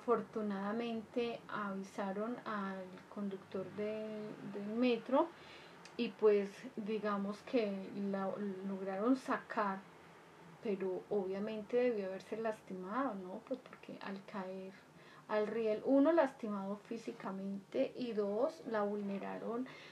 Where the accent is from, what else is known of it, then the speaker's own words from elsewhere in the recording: Colombia; Y por la cantidad de corrupción que hay, tan terrible en mi país, Colombia es uno de los países más corruptos en el mundo.